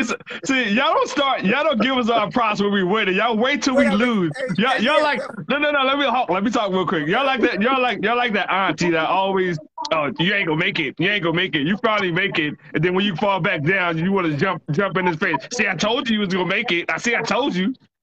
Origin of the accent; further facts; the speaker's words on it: Baltimore, Maryland, United States; I'm from Baltimore.